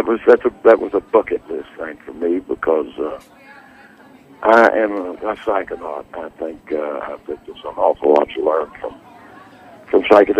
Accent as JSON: {"language": "English", "region": "Texas", "country": "United States", "said": "I'm from Texas, but I don't own the place."}